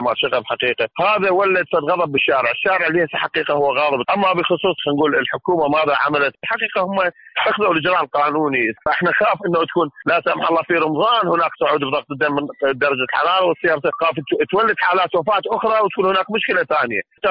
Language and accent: Arabic; Iraq; عندنا بالعراق